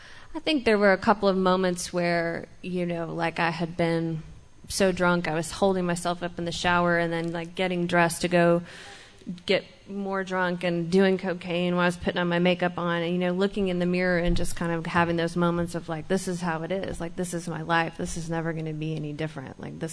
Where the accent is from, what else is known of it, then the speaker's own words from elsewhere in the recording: Houston, Texas, United States; born there; So anyways, I was born in Houston, Texas and yep, H-Town. And, I've had a pretty normal childhood.